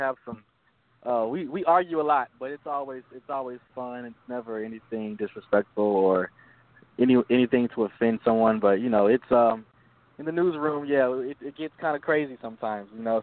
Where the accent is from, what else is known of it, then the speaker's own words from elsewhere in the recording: Atlanta, Georgia, United States; You know, I'm from Atlanta, so I see these people on TV growing up.